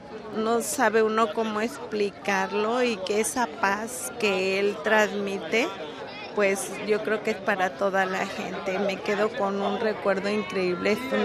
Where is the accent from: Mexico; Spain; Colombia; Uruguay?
Mexico; Cuernavaca, Morelos; De Morelos, Cuernavaca.